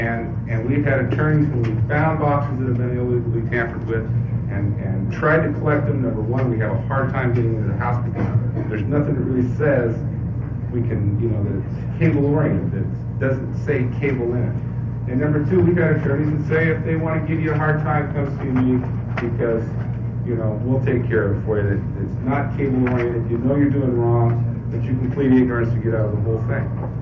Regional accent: Astoria, Oregon, United States; I'm from Astoria, Oregon.

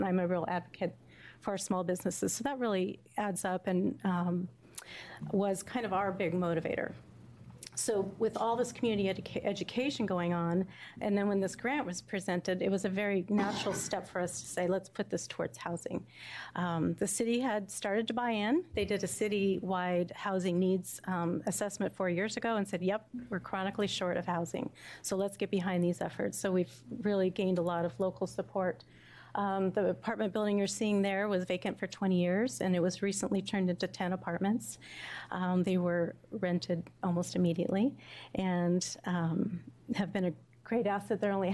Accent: Klamath Falls, Oregon, United States; Chair Lively … from Klamath Falls, Oregon

